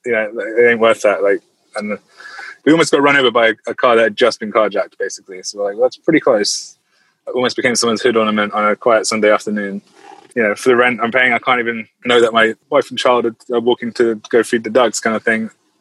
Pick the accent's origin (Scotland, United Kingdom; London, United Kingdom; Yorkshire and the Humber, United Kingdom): London, United Kingdom; moved away as an adult; also born or lived in Lafayette / New Orleans; now in Destin, United States; I'm from London, England, but I've been living in the States since 2013. I originally moved to Lafayette, Louisiana, and then to New Orleans, and then to Destin, Florida, and then we moved back to New Orleans. Now we're back to Destin